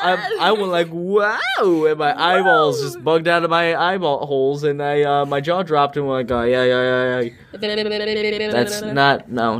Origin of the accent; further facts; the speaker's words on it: Cleveland, Ohio, United States; I'm from Cleveland, Ohio.